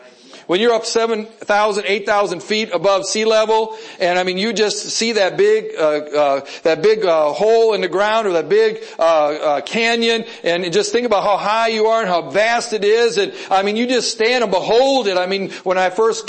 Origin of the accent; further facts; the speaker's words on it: Wisconsin, United States; also born or lived in Kentucky; growing up in Wisconsin and living then in Kentucky for a while, thinking about the prospect of seeing the Statue of Liberty